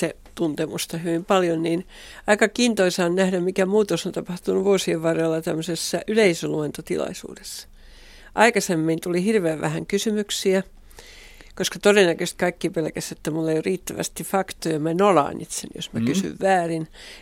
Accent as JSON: {"language": "Finnish", "region": "Southwest Finland", "country": "Finland", "said": "kokemuksen pohjalta mä oon varsinais-suomalainen"}